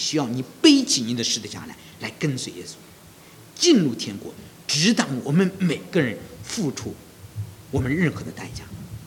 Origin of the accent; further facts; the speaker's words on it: China; 我们那个时候，你知道，我们中国人啊，现在可能有一些人明白真理了